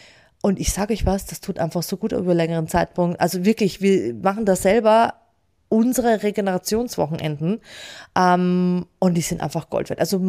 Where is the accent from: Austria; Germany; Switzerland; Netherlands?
Austria; Burgersdorf; ich starte einfach da, wo ich herkomme, im Burgersdorf.